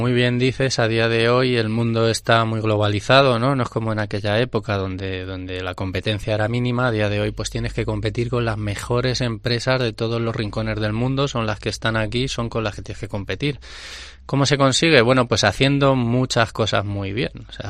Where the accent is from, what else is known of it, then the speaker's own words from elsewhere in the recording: Toledo, Castilla-La Mancha, Spain; como empresa toledana, ¿no?, pues al final pues las personas que estamos en la empresa o que hemos estado durante generaciones somos de aquí, queremos nuestra tierra